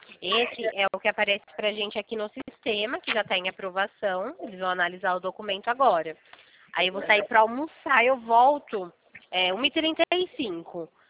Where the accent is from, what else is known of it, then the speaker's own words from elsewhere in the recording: Araras, São Paulo, Brazil; Eu trabalho aqui em São Paulo, na central de consignado, mas eu sou de Araras, a meu DDD é de Araras